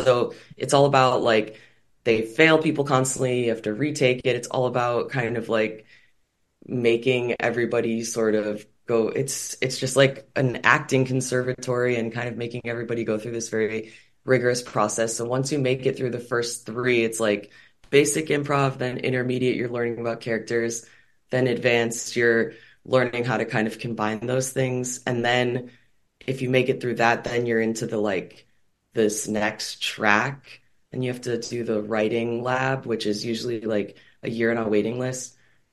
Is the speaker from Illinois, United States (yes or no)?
yes; Chicago, Illinois, United States; Well, I grew up in Chicago, famous comedy city, never did any comedy, was just a fan and would go and see a bunch of shows.